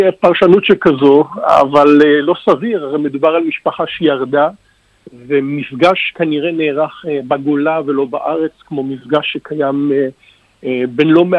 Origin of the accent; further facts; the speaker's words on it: Haifa, Haifa District, Israel; אני יליד חיפה, גדלתי בעיר היפה הזו